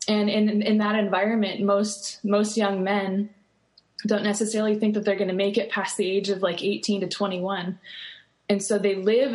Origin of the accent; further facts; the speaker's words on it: Cupertino, California, United States; So I moved to Oakland and learned very quickly that the area that I grew up in Cupertino was very different than Oakland.